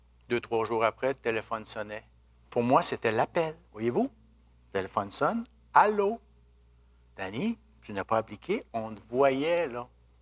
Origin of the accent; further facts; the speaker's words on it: Rivière-du-Loup, Quebec, Canada; parce que moi, je suis originaire de Rivière-du-Loup